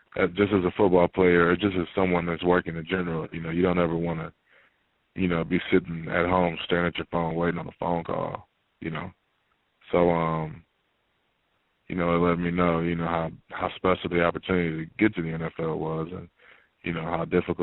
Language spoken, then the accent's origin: English; Michigan, United States; It was like coming back home. I'm from the Michigan is considered the Midwest